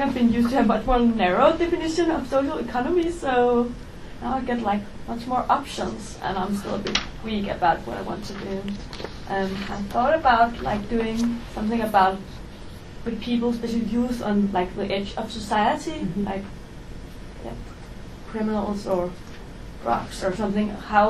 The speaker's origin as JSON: {"language": "English", "country": "Denmark", "second_language": "English", "said": "I'm from Denmark, I'm used to a really white system"}